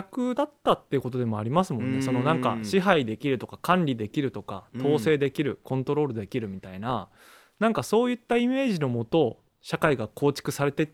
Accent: Hokkaido, Japan; いや嬉しいですね道民としては本当にその話あの押ささったっていうのは本当に北海道として素晴らしい方言だなって今になって僕も思うんですけど

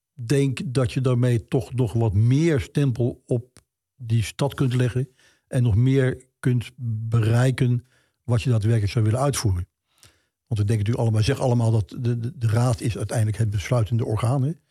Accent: Belfeld, Limburg, Netherlands; also born or lived in Emmen; ik kwam uit Belfeld, dan had je een probleem. Ik heb in Emmen gewoond.

